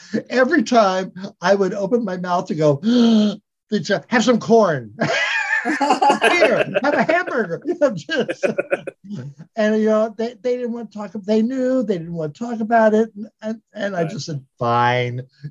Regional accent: Lima, Ohio, United States; Yes, I did. I grew up in Lima, Ohio, which, you know, people say, where's that?

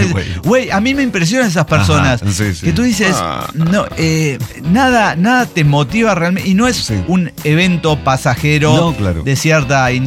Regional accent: San Luis Potosí, Mexico; Pero yo tuve en realidad que viajar porque yo soy de San Luis Potosí. A San Luis Potosí no viene nadie.

